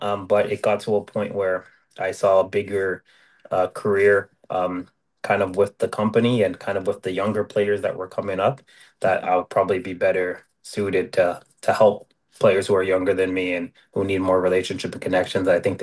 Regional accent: Ottawa, Ontario, Canada; I was born and raised here in Ottawa, Canada.

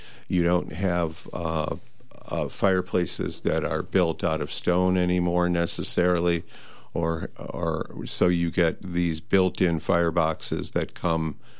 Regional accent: Chicago, Illinois, United States; I am originally from Chicago. I grew up actually in the north suburbs and then married my wife.

